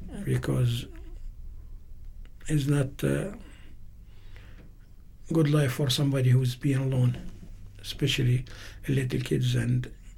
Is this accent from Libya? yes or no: yes; Libya; English is a second language; I am from Libya, which we have civil war now for 9 years.